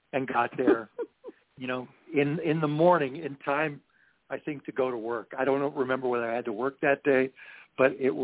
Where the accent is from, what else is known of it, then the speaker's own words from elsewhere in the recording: Kitchener-Waterloo, Ontario, Canada; moved away as an adult; I was just, you know, 18. I moved out west from Kitchener-Waterloo, Ontario, and went out west with my friend Roland Bublik, his friend, whose name escapes me at the moment.